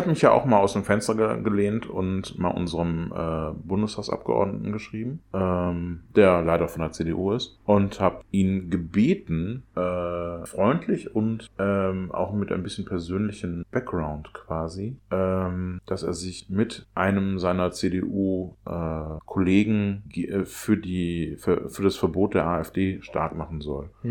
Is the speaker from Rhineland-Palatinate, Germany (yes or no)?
no; North Rhine-Westphalia, Germany; ich komme aus der Stadt hier im Oberbergischen Kreis, die in ganz NRW die größte Ausländerdichte hatte in meiner Kindheit.